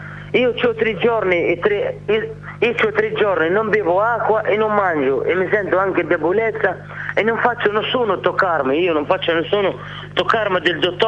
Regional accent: Tunisia; Italian is a second language; Io vorrei tornare in Tunisia, diciamo, mia terra.

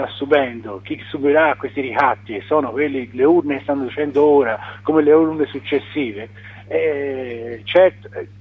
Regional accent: Florence, Tuscany, Italy; al mio sindaco di Firenze, sono di Firenze

